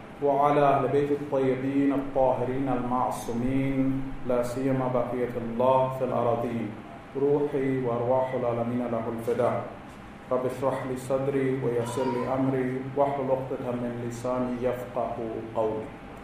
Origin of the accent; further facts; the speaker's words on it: United States; Normally in America, I'm from America, we know before the presidential campaign